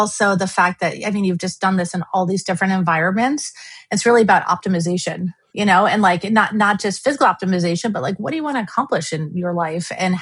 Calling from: New York, United States; I'm on the road right now. I'm calling in from New York, but I've been like multiple cities right now.

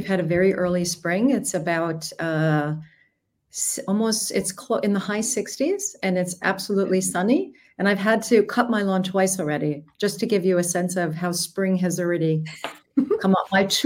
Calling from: Switzerland; Switzerland, which is on the border of Germany and France. We're on this northern part of Switzerland.

